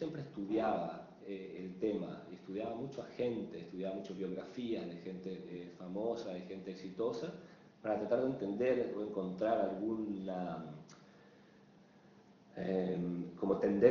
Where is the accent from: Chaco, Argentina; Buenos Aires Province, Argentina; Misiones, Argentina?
Misiones, Argentina; Posadas; moved away; also born or lived in United States / Chile; fue la primera vez que salí de Posadas y terminé estudiando en Estados Unidos, tratando de conocer un poco, experimentar cosas nuevas.